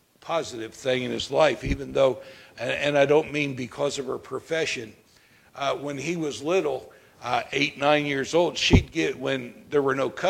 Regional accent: Pennsylvania, United States; My hometown, the main city, is down on the Delaware River. And the Lehigh River comes in and intersects, and the Bushkill Creek comes in and intersects the Delaware River, and the city's kind of built in the middle, and the whole area was known as the Forks of the Delaware.

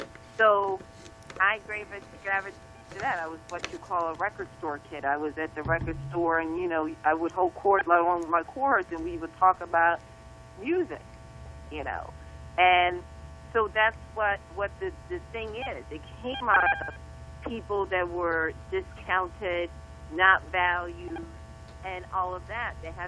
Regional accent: East Coast, United States; I'm from the East Coast, and I grew up with DJ Red Alert and Mr. Magic, the DJ

